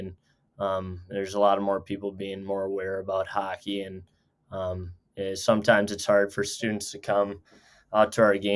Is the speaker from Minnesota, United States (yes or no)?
yes; Edina, Minnesota, United States; But yeah, growing up in Edina was awesome. I had two older brothers who also played for Edina, and kind of just growing up through that system. And I was the youngest